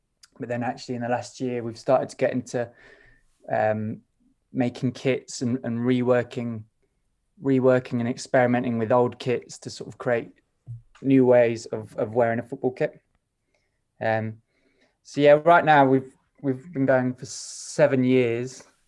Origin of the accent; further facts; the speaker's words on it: Nottingham, East Midlands, United Kingdom; So we are two brothers from Nottingham